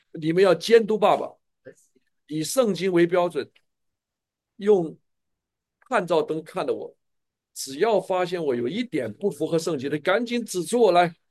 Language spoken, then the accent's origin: Chinese; China; 你想想我在中国出生，文革长大